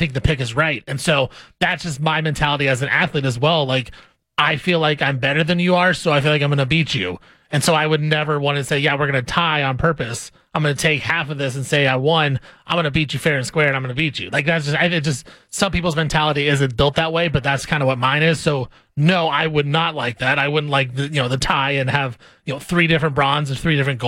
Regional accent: United States; for me, as an American, I just want, you know, Jordan Childs to get the bronze medal

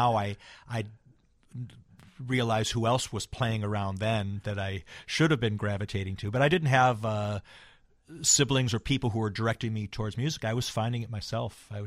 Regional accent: Morton Grove, Illinois, United States; Yeah, I grew up in Morton Grove, went to high school in Maine East, where Hillary went, as did

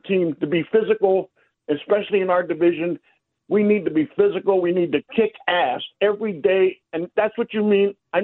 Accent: Washington, District of Columbia, United States; D.C. is my hometown.

